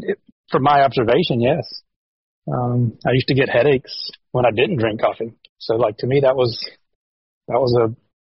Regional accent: the South, United States; It was Coke and sweet tea. I'm from the South.

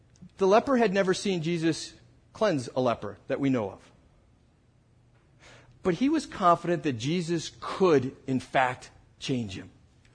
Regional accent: United States; as an American living in a society in which all men are created equal

